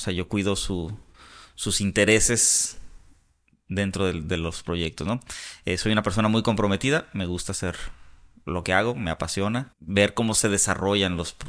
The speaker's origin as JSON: {"language": "Spanish", "town": "Morelia", "region": "Michoacán", "country": "Mexico", "tie": "born or raised there", "said": "Yo nací en Morelia, Michoacán. Ahí crecí, ahí me desarrollé, ahí estudié la carrera en la Universidad Michoacana de San Nicolás de Hidalgo, soy nicolaita."}